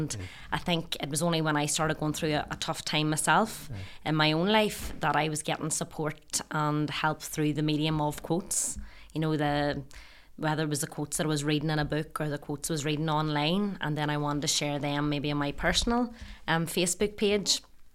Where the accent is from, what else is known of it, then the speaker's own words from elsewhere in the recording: Northern Ireland, United Kingdom; I am from County Tyrone.